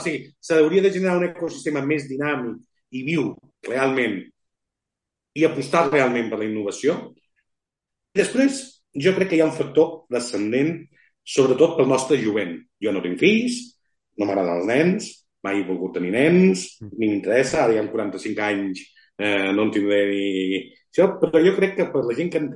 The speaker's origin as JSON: {"language": "Catalan", "town": "Barcelona", "region": "Catalonia", "country": "Spain", "said": "jo soc de Barcelona, però ara no vinc a Barcelona, vinc a prop de Reus, i estic molt vinculat a la Catalunya Sud."}